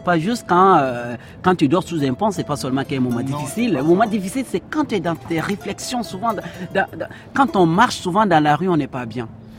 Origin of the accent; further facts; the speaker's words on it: Mali; Moi, je suis connais du Mali.